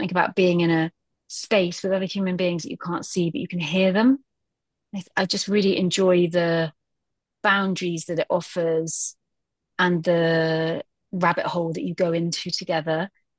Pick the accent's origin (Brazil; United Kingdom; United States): United Kingdom; London; Number four is London. I love London. I'm a Londoner born and bred. We moved out when I was a kid for a while to have a bit of a sort of more country living, but I really, really love London.